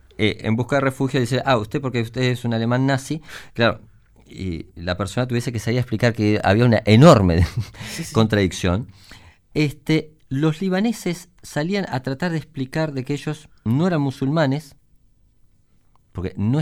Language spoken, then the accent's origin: Spanish; Uruguay; en el imaginario colectivo, nosotros los uruguayos que somos tan tolerantes, qué horrible lo que le pasaba en el aeropuerto de Barajas a los urugu